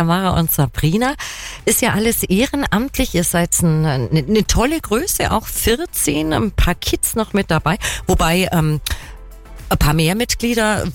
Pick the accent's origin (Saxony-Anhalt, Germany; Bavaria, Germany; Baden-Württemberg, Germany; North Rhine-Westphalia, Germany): Bavaria, Germany; wenn jemand den Begriff bei uns im Allgäu Herz abstauben nicht kennt, was muss man sich vorstellen? Oder wenn das so ein Norddeutscher plötzlich bei uns im Allgäu landet